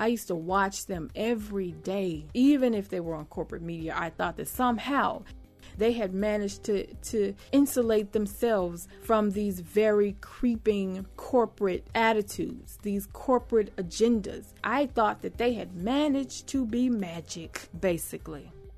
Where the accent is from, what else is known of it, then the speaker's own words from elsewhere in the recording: the South, United States; I'm from the South, honey, so sometimes I got to say it like that.